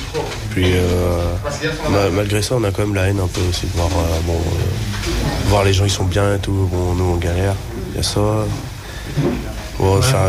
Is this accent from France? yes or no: yes; Brittany, France; Alors que je suis breton, je suis français.